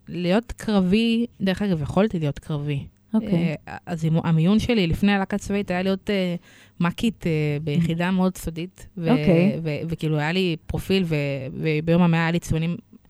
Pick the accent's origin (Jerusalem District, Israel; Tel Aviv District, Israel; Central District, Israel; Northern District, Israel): Tel Aviv District, Israel; Tel Aviv; אני מגיעה מתל אביב.